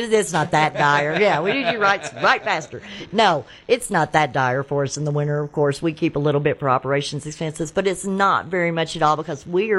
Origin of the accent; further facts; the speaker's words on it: Arkansas, United States; But I'm from Arkansas, and I think we're all cousins.